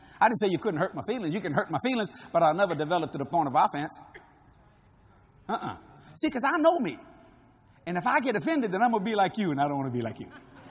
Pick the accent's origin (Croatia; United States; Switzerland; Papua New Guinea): United States; New Orleans, Louisiana; I'm a Cajun from New Orleans. You don't know my culture.